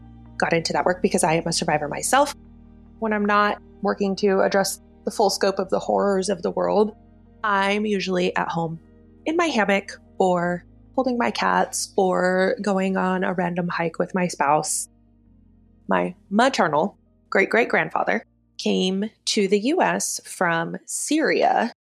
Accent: Alaska, United States; moved away as an adult; I was born and raised in Alaska. I lived there until about 9 months after my 18th birthday. Early 90s to 2000s, Alaska is very conservative. I was born in my parents' apartment with a midwife.

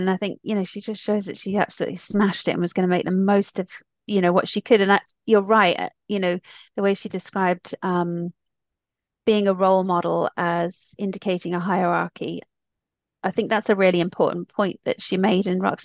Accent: United States; Yeah, I mean, I grew up in the States.

